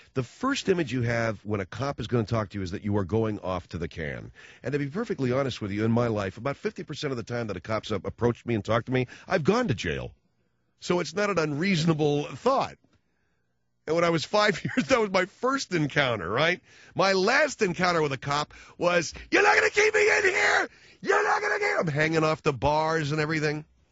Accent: Arcadia, California, United States; I raced my bicycle right in front of an Arcadia cop when I was growing up in Arcadia.

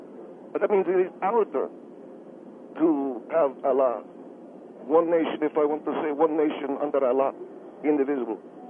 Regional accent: Egypt; now in United States; I'm from Egypt. I love this country, but I'm not really Arab American. I'm Arab, an Egyptian

